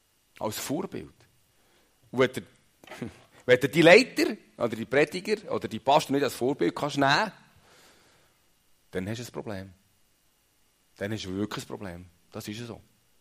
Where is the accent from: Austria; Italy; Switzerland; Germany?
Switzerland; ich bin Schweizer, ich bin unabhängig.